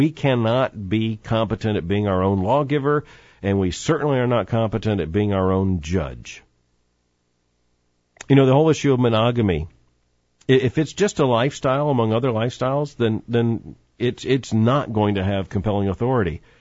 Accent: New Orleans, Louisiana, United States; now in Tampa, United States; I came here from New Orleans, Louisiana.

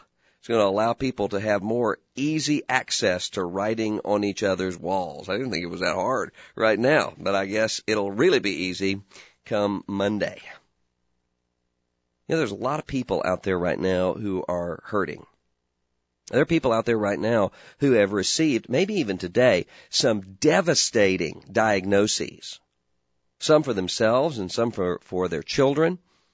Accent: Mississippi, United States; callers who are Mississippians, my home state, tend to get to the front of the line when I'm guest hosting this program.

